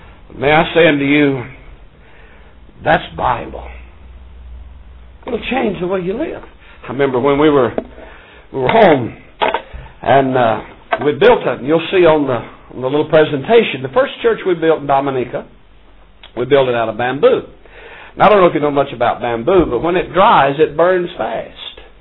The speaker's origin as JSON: {"language": "English", "region": "Georgia", "country": "United States", "said": "now I'm from North Georgia. I don't know how y'all do it over here."}